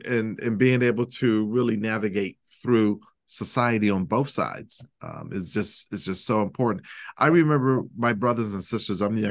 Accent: Atlantic City, New Jersey, United States; growing up in Atlantic City, New Jersey, where we did have a pretty good size gay community.

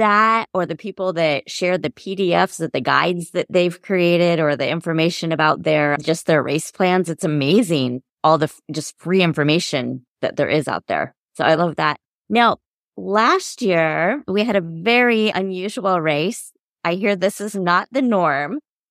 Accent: Omaha, Nebraska, United States; Because I grew up in Omaha, and you're just taught the Missouri River is dangerous.

